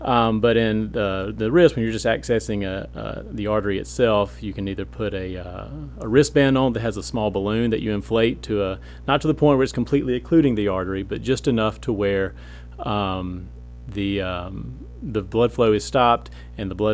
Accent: Greenwood, Mississippi, United States; Yeah, so I'm originally from Greenwood, Mississippi, so down in the Delta, not too far from here, about 2 hours.

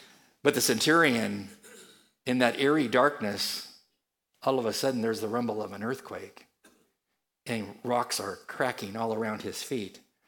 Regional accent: California, United States; And I'm from California, so I know there's two kinds of earthquakes.

